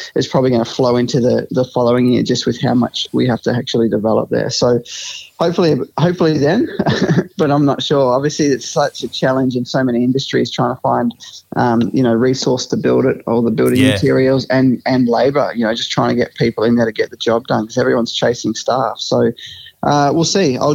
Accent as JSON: {"language": "English", "town": "Mildura", "region": "Victoria", "country": "Australia", "tie": "born or raised there", "said": "growing up in Mildura, building things."}